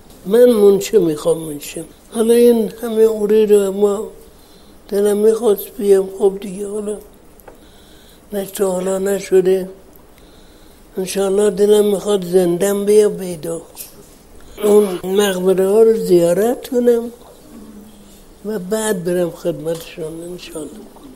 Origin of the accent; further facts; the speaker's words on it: Iran; اینجا سرایی است که من درش بزرگ شدم